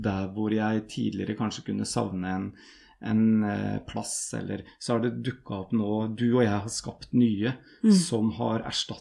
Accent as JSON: {"language": "Norwegian", "town": "Tønsberg", "region": "Vestfold", "country": "Norway", "tie": "born or raised there", "said": "også hjemme i Norge. Ikke sant? I Tønsberg og Nøtterområdet så er det ikke så ofte at det er ordentlig skifør og vinter og god stemning."}